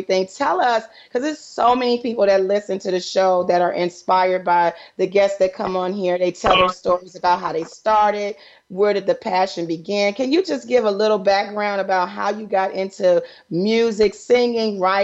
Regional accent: Detroit, Michigan, United States; And then we have in Detroit, Michigan, my hometown

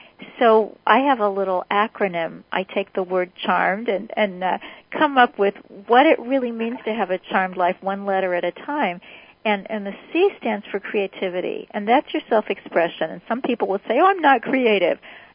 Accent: Kansas City, Missouri, United States; this was the 1960s, and I grew up in Kansas City, and I just hadn't seen a lot of things.

